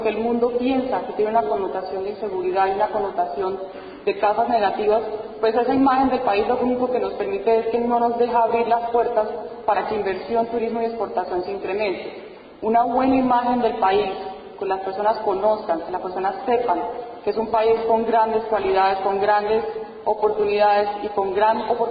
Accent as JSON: {"language": "Spanish", "country": "Colombia", "said": "Somos los mismos colombianos los que proyectamos lo que es el país."}